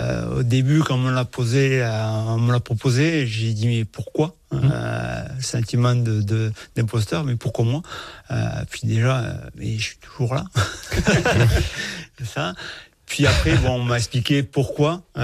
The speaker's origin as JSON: {"language": "French", "town": "Fronton", "region": "Occitanie", "country": "France", "said": "que tu as dit que j'étais originaire de Fronton. Alors, pour dire la vérité, j'étais sans licence à Fronton. J'avais 5 ans."}